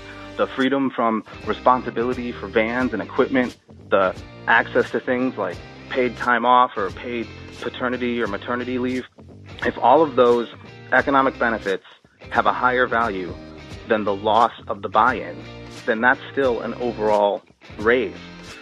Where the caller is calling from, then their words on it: Baltimore, Maryland, United States; I'm calling from Baltimore.